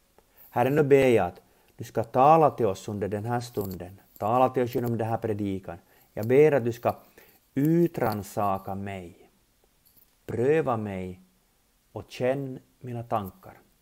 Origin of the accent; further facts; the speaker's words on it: Jakobstad, Ostrobothnia, Finland; now in Helsinki, Finland; Jag är född och uppvuxen i Jakobstad, men sedan 22 år bosatt i Helsingfors.